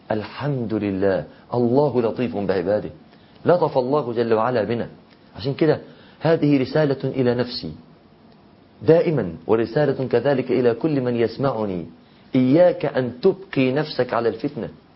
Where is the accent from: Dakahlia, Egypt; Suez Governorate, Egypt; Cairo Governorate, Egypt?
Dakahlia, Egypt; Mansoura; كنت في الأسكندرية وراجع مع أحد إخواني إلى بلدتي في المنصورة